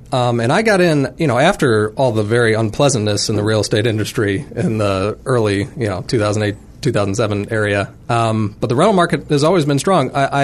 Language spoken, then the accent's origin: English; St. Louis, Missouri, United States; I was born and raised in St. Louis. Both sides of my family, generations, they've been in the St. Louis area a very long time.